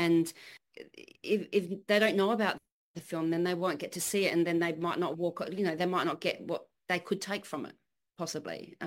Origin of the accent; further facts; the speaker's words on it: South Australia, Australia; it was just a really amazing feeling to be able to do that in my home state.